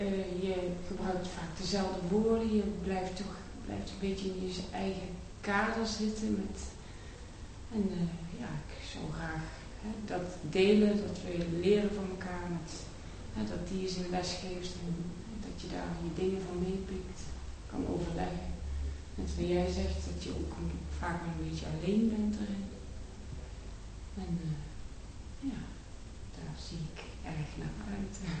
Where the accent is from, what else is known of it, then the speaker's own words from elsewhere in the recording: Eindhoven, North Brabant, Netherlands; ik kom uit Eindhoven.